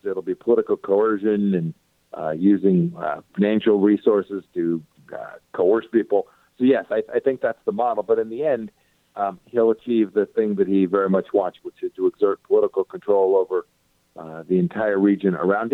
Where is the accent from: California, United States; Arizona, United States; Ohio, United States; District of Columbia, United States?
California, United States; And we grew up in Southern California in the Coliseum.